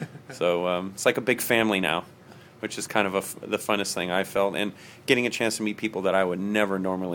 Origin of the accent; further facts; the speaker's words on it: California, United States; I'm from the San Francisco Bay Area.